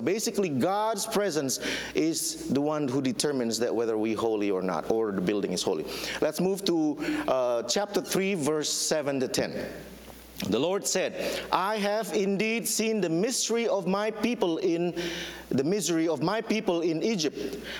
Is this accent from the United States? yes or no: no; Indonesia; For example, I'm originally from Indonesia.